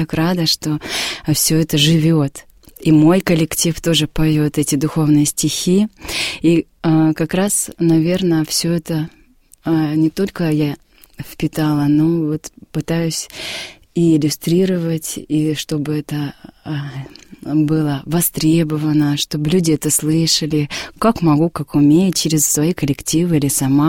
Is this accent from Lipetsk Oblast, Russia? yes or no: yes; Yelets, Lipetsk Oblast, Russia; А сама я родом с Липецкой области, города Ельца.